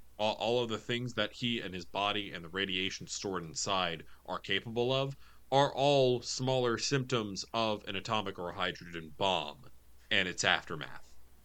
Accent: United States; but as an American in 2024 watching this movie, I felt overwhelming white guilt.

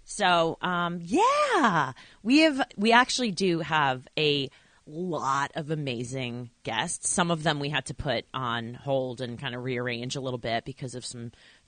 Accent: Northeast, United States; we're going to tell the truth and we're from the Northeast.

